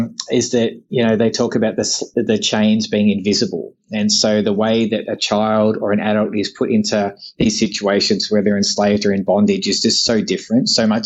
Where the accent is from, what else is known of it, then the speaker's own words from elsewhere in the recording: Australia; It's hard to feel that as an Australian because you start thinking, oh, man, this is us.